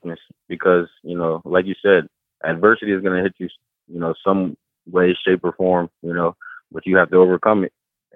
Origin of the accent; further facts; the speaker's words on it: Connecticut, United States; You know, growing up in Connecticut, you know, I was probably, my house probably like 15 minutes from the stadium.